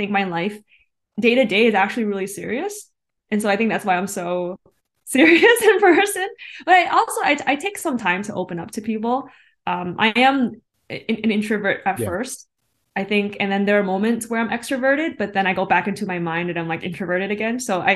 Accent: Canada; For me as well, like being Asian Canadian, like I felt like I needed to show that we have a voice being Asian

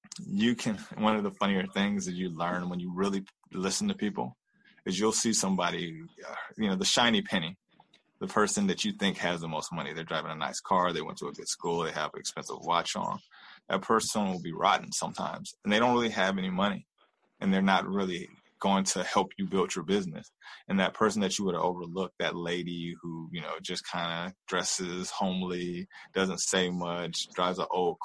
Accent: Inglewood, California, United States; Born and raised in Inglewood.

